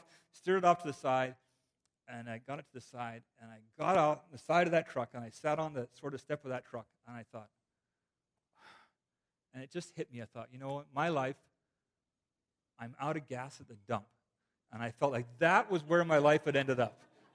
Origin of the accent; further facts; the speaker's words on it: United Kingdom; born there; I was born in Britain, so I could get a permit to work in Ireland.